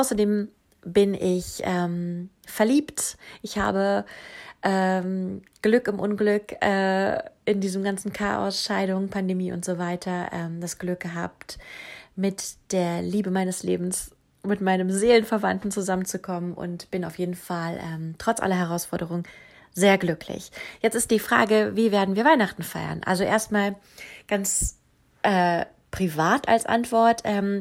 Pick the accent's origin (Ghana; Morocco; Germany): Germany; Berlin; moved away as an adult; now in United States; seit 6 Jahren im Süden Kaliforniens. Ich bin gebürtige Berlinerin, deutsch-türkisch. Ich bin in Berlin aufgewachsen und bin der Liebe wegen ausgewandert mit Sohn und Mann